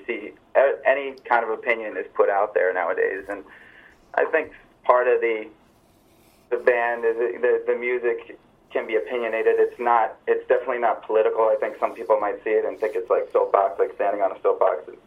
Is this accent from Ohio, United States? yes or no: no; New York, United States; I'm from New York, so for me that would be, you know.